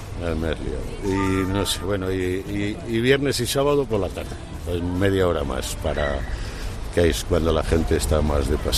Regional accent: Valladolid, Castile and León, Spain; tengo mucho tema de Valladolid, soy de Valladolid.

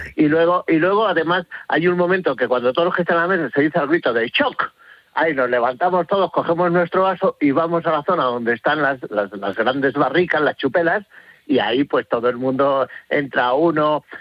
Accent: Basque Country, Spain; accent: Basque; como se me nota que mi acento euskaldun no es muy depurado

